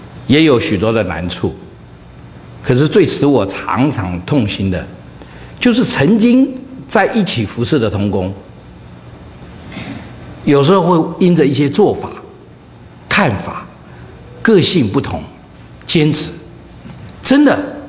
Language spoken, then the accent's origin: Chinese; Fujian, China; 天涯海角，你从四川来，我从福建来